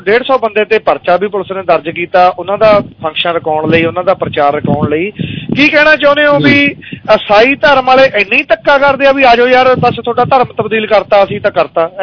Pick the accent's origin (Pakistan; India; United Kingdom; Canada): India; Majra Manna Singh, Punjab; ਮੇਰਾ ਪਿੰਡ ਮਾਜਰਾ ਮੰਨਾ ਸਿੰਘ ਕਨਿਆਣ ਦੇ ਨਾਲ, ਮਾਜਰੀ ਸ਼ੂਗਰ ਮਿਲ ਦੇ ਨਾਲ, ਲੋਹ ਸ਼ੂਗਰ ਮਿਲ ਦੇ ਨਾਲ